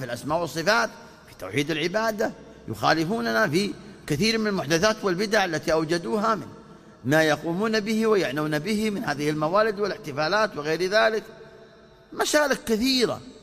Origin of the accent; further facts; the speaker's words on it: Saudi Arabia; ونحن كسعوديين تجمعنا هذه الرابطة، المملكة العربية السعودية، هذا البلد